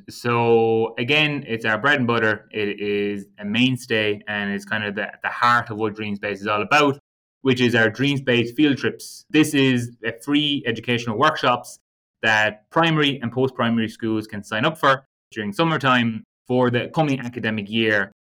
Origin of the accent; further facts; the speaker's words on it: Belmullet, County Mayo, Ireland; I am a Mayo man. I am from the West. I'm from a place called Belmullet in the West of the West, really.